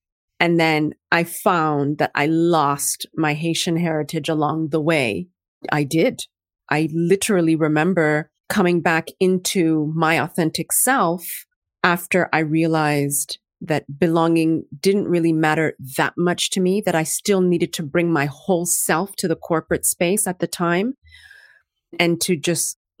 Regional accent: Montreal, Quebec, Canada; I was raised in Montreal, Canada. And we lived in white suburbia because the schools were better there.

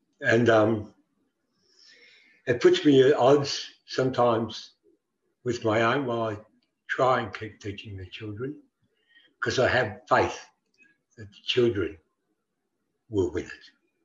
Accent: Victoria, Australia; My country, Tunurong Country, I'm from the Nearay Bulluk clan. I'm from the people that lived in the side of the hills and mountains.

